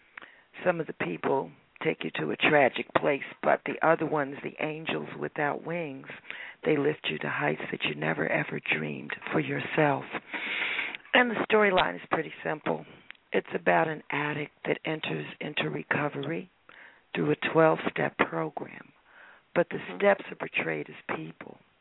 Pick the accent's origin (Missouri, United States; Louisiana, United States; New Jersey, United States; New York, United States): New Jersey, United States; Newark; And we chose Newark. Well, I chose Newark partly because it's my hometown, and I wanted to make a real impact with this particular performance.